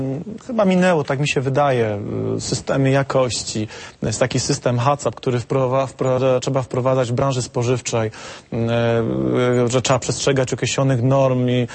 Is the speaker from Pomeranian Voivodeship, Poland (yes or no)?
no; Silesian Voivodeship, Poland; Jesteśmy ze Śląska Górnego i chcę powiedzieć...